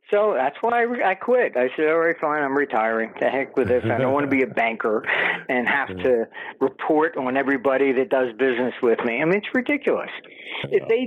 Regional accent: United States; I said, well, I'm an American.

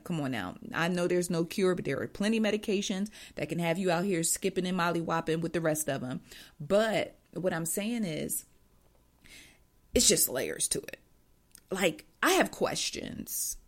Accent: New Jersey, United States; Don't make fun of the way I talk. I'm from Jersey.

